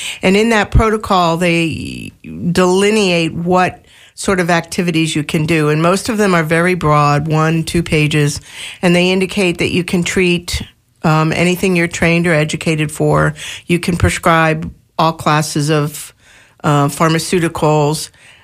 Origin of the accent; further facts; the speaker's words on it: Bradenton, Florida, United States; So for instance, I come from Bradenton, Sarasota area, which are lovely little cities or big towns, but everything around there is rural.